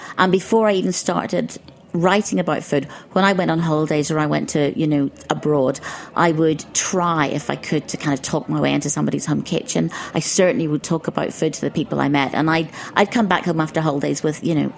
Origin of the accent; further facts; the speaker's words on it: Ireland; I grew up in Ireland, so there was nothing exotic